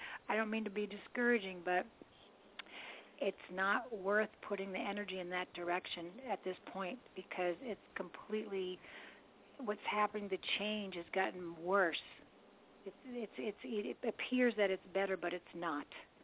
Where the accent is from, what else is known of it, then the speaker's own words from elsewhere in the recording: Boston, Massachusetts, United States; And I'm from Boston